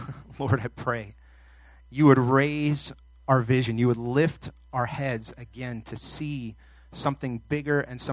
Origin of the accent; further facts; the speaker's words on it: New Hampshire, United States; Now, for a native northerner like myself, because I was born and raised in New Hampshire, that's just weird, okay?